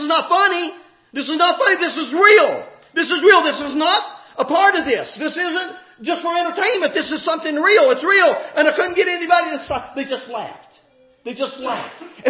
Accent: Webster Springs, West Virginia, United States; I was standing along my hometown, probably only Robin and Alan would know what I'm talking about, little town of Webster Springs.

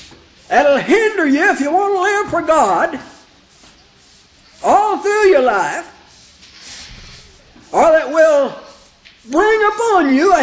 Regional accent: Shawnee, Oklahoma, United States; Her mother was in my father's congregation where I grew up in Shawnee, Oklahoma.

